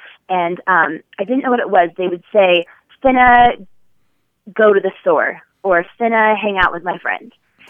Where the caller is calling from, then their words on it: Dallas, Texas, United States; also born or lived in Los Angeles; I'm calling from Dallas, Texas.